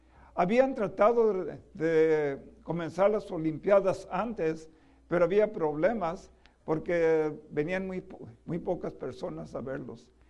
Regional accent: San Jose, California, United States; born there; Nosotros nacimos en San José, California, cerca de San Francisco

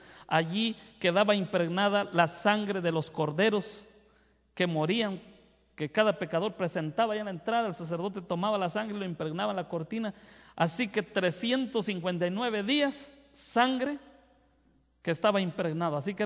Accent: Chiapas, Mexico; fui pastor en Chiapas 14 años. Soy chiapaneco.

